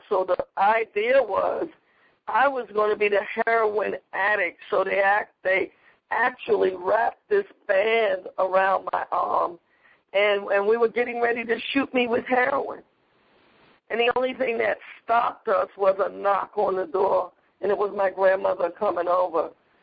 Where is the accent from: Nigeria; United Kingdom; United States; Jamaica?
United States; Bronx, New York; I was raised in the Bronx, New York, and was really raised in what we considered the ghetto area.